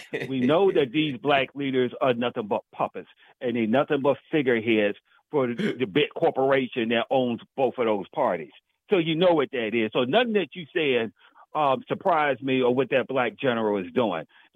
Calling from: Washington, District of Columbia, United States; from D.C., brother.

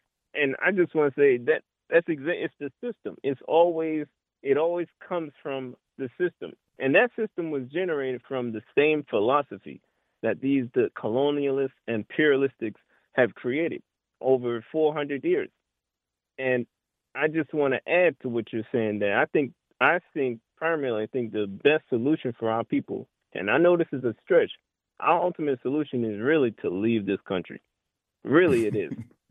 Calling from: Baltimore, Maryland, United States; I'm calling from Baltimore, Maryland.

